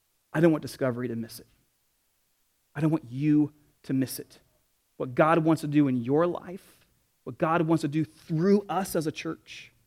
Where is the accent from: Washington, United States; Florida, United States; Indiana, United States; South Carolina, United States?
Indiana, United States; Indianapolis; So I come from Indianapolis, and I'll be honest with you.